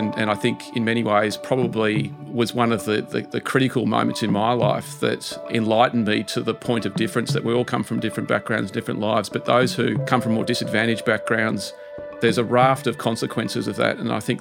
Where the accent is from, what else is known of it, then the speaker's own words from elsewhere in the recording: Mount Waverley, Victoria, Australia; So I was raised in Mount Waverley, so one of three boys, middle child. So Mount Waverley was a very sort of middle-class suburb.